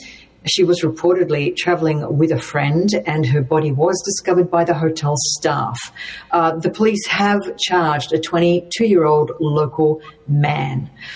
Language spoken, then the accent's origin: English; Rochester, New York, United States; I grew up in Rochester